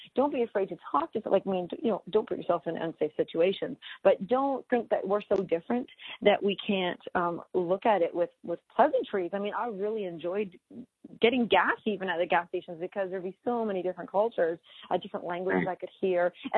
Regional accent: Oshawa, Ontario, Canada; I grew up in Oshawa, and I actually moved to Scarborough. I moved to Toronto, and I moved to Mississauga, and I actually lived in Scarborough for many years.

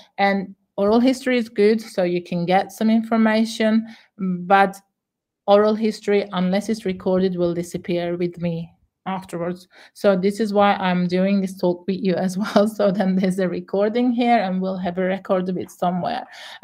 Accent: Cyprus; surprised that we are Turkish Cypriots also. So yeah, it works in that way too, that we get asked, "But where do you come from?" And like we're saying, we come from here, but they say, "But where?"

